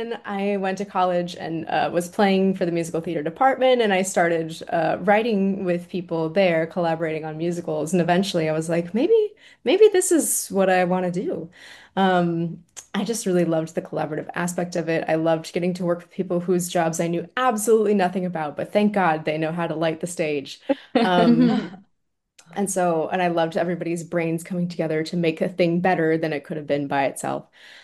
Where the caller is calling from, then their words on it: New York City, New York, United States; Yes, I'm calling from Queens, specifically in Astoria.